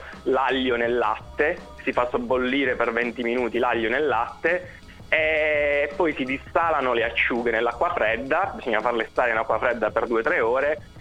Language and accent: Italian; Noci, Apulia, Italy; vengo dalla provincia di Bari.